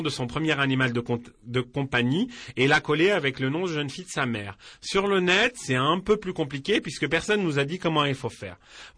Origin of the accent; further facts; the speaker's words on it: Beirut, Beirut Governorate, Lebanon; moi, qui ne suis plus du jeune âge, je me souviens de l'original que j'écoutais sous les bombes pendant mon enfance à Beyrouth, Liban.